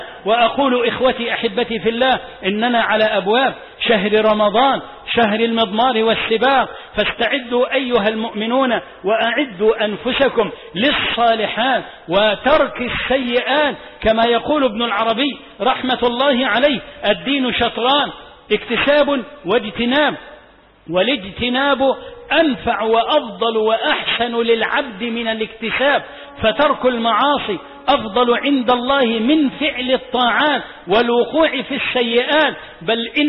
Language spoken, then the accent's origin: Arabic; Egypt